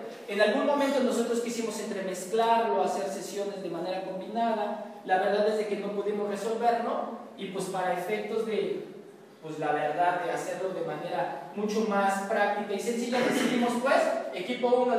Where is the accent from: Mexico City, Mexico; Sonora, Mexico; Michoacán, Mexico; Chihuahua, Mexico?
Mexico City, Mexico; Santo Tomás Ajusco; Nosotros somos de Santo Tomás Ajusco